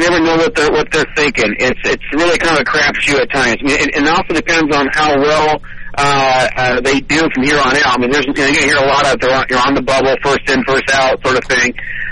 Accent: Northwest, United States; Well, I'm from the Northwest. I went to school up at Eastern Washington, Washington State

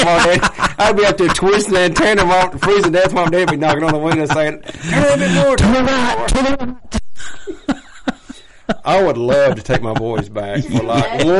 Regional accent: Simcoe, Ontario, Canada; I grew up in the Gold Ridge Simcoe area

